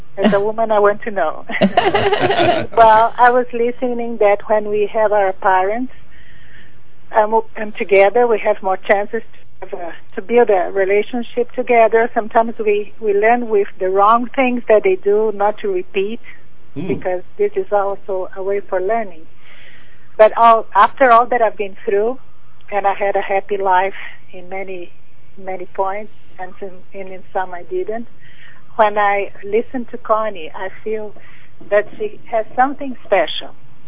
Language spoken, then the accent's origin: English; Brazil; English is a second language; I am from Brazil, so oh. I'm sorry about my English.